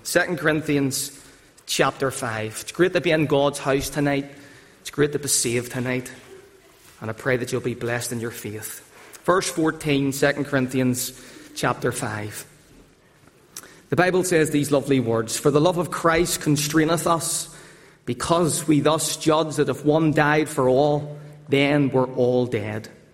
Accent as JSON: {"language": "English", "town": "Belfast", "region": "Northern Ireland", "country": "United Kingdom", "said": "I'm from the Donegal Road area in Belfast. Live right beside Windsor Park."}